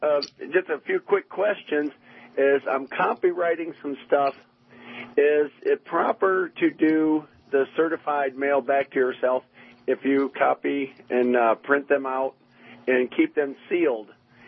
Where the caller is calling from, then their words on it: Romulus, Michigan, United States; Hey, I'm calling from Romulus.